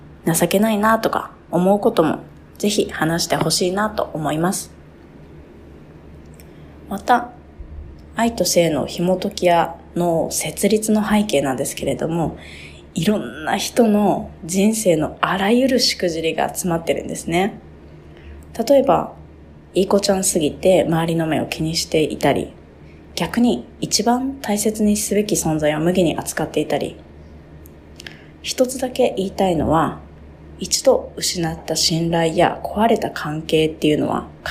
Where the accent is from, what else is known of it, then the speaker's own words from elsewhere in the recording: Kumamoto, Japan; 私は熊本出身なんですけれども